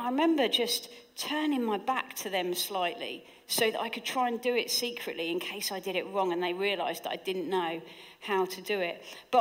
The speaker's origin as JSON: {"language": "English", "town": "Hastings", "region": "South East England", "country": "United Kingdom", "tie": "born or raised there", "said": "I grew up in Hastings, where I now live again, and I grew up in relative poverty."}